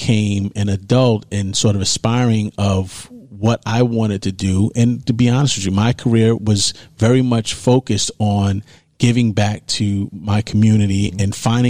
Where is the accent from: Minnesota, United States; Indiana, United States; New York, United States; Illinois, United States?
New York, United States; New York City; I grew up in New York. I grew up in Harlem, New York.